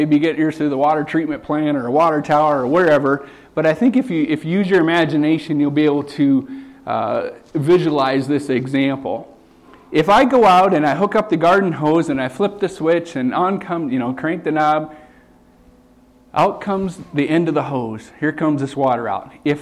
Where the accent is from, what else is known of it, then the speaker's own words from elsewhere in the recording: Wyoming, United States; And I was like, no, I'm from Wyoming.